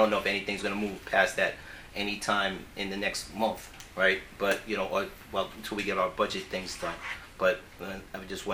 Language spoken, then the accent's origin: English; Yonkers, New York, United States; Oh, come on. I'm from Yonkers. With my Yonkers legislator here.